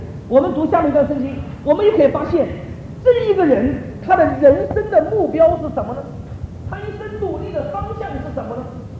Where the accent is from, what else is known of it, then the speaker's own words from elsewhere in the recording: China; 请原谅我这样说，尤其是我们中国人特别常于吃喝。